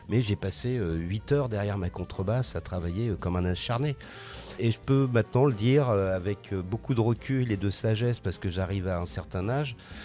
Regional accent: Le Havre, Normandy, France; Parce que je suis du Havre.

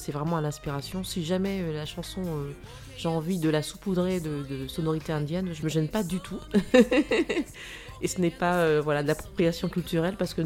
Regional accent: French Antilles, France; Parce que bon, je suis des Antilles, donc il faut imaginer le bassin, donc c'est l'Amérique, c'est la Caraïbe.

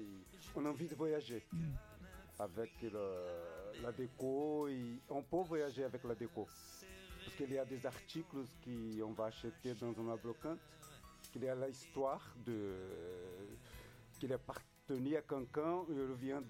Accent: Brazil; French is a second language; Alors moi, comme je suis brésilien, j'ai la chance déjà de faire des recherches et découvrir des chansons française.

